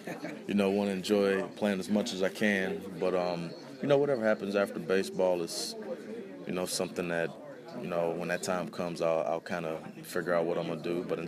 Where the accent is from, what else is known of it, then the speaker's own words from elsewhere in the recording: Cincinnati, Ohio, United States; I got a chance to see Barry Larkin quite a bit, you know, just being from Cincinnati.